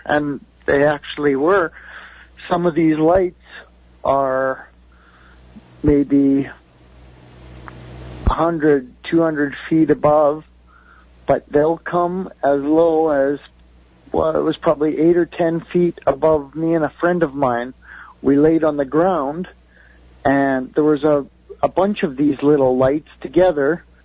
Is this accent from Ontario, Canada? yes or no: yes; Fort Frances, Ontario, Canada; I'm from Fort Frances, Ontario.